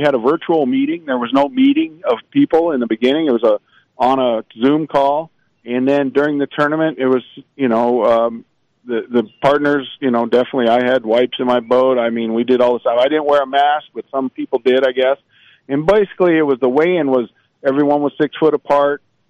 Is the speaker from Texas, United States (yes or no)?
no; Nevada, United States; It's like growing up on Lake Mead, things that I took for granted that I knew.